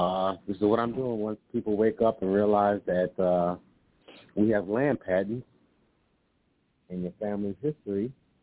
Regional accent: Chicago, Illinois, United States; from Chicago.

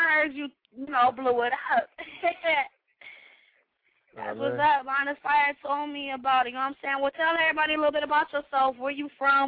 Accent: Cleveland, Ohio, United States; I'm from Cleveland, Ohio or whatnot.

